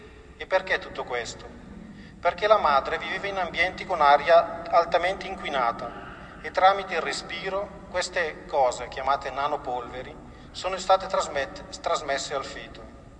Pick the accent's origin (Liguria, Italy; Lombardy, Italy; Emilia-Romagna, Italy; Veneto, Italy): Lombardy, Italy; Brescia; sono un monaco e sono anche contento di esserlo, ma oltre ad essere monaco sono anche bresciano di origine e sono anche molto contento di essere bresciano